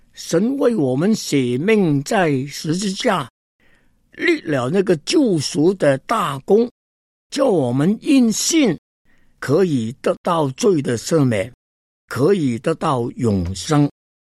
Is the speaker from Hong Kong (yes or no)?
yes; Hong Kong; Chinese is a second language; 那个时间我是香港人，在神州大地没有亲戚朋友，连普通话也不会讲